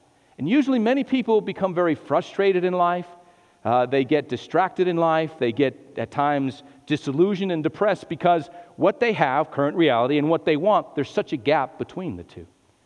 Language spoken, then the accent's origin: English; Albuquerque, New Mexico, United States; also born or lived in Las Cruces, United States / Gallup, United States; I was born in New Mexico, Las Cruces, New Mexico. I lived in Gallup, New Mexico for a while. I was raised in Albuquerque.